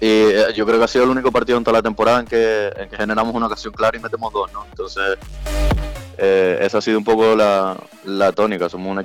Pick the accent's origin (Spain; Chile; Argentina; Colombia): Spain; Santa Cruz de La Palma, Canary Islands; Bueno, yo que soy de aquí de Santa Cruz, sí.